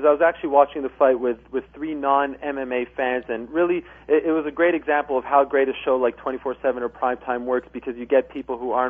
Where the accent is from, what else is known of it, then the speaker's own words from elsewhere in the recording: Montreal, Quebec, Canada; despite the fact that I am from Montreal